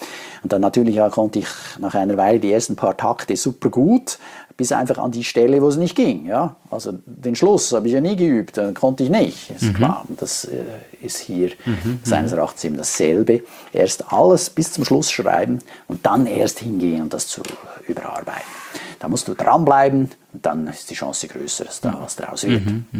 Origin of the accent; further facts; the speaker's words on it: Switzerland; Bei uns in der Schweiz, da gibt es